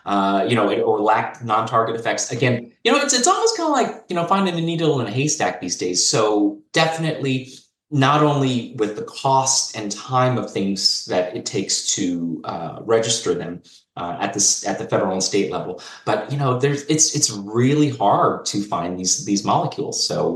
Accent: Fresno, California, United States; I grew up in Fresno, California. So that's, you know, like the fruit and vegetable basket of the world, right?

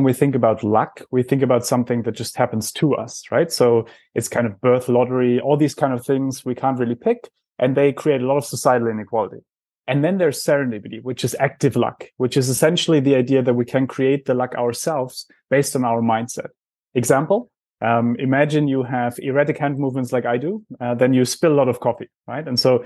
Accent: Heidelberg, Baden-Württemberg, Germany; Well, I grew up in Heidelberg and I used to be that rebellious teenager.

